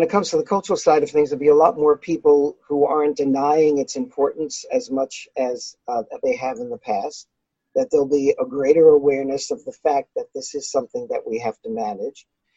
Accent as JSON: {"language": "English", "town": "New York City", "region": "New York", "country": "United States", "said": "I'm still a New Yorker from New York City. I haven't lost that."}